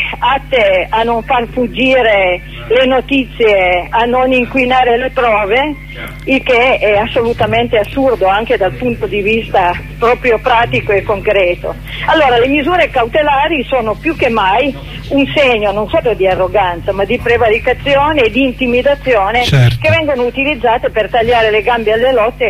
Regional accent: Bussoleno, Piedmont, Italy; In questo momento io dovrei essere al mio paese a Bussoleno

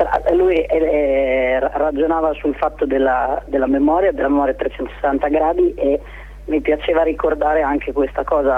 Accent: Bologna, Emilia-Romagna, Italy; in realtà io sono di Bologna

